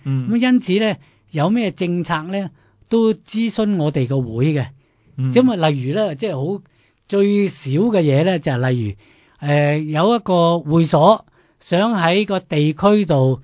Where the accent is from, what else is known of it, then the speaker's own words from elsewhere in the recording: Guangdong, China; 我哋廣東人咧講普通話咧就係歪歪地咁啊